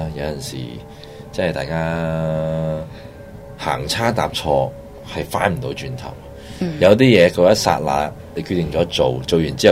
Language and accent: Cantonese; Hong Kong; 所以我哋香港人真系都几热心嘅呢件事里边